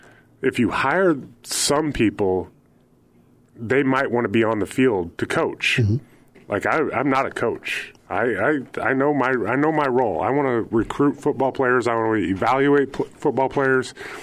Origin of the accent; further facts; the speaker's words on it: Lincoln, Nebraska, United States; I'm from Lincoln. My dad coached at the University of Nebraska for, 17, 18 years, whatever it was.